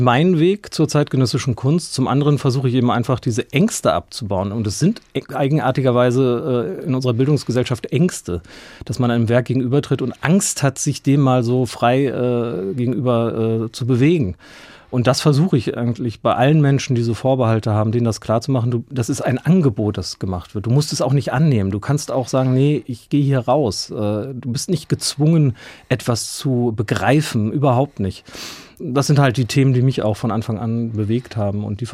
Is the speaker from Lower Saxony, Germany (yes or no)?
yes; Norden, Lower Saxony, Germany; dass Norden, wo diese Orgel steht, mein Geburtsort ist, auch mein Heimatort ist, mit dem ich bis heute sehr, sehr eng verbunden bin.